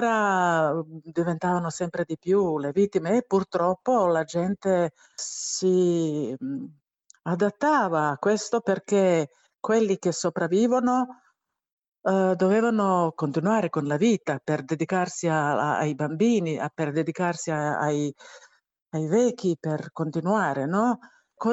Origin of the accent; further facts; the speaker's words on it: Bosnia & Herzegovina; Italian is a second language; tranquillo, 40 anni dalla mia nascita, e ero comunque sicurissima che quel paese. E quella sicurezza che io ho vissuto nella Jugoslavia durerà per sempre, almeno fino alla fine della mia morte. Però la guerra è arrivata anche a noi.